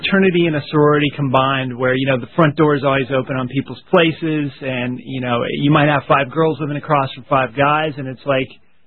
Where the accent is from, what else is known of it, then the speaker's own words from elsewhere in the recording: Orlando, Florida, United States; but I grew up in Orlando.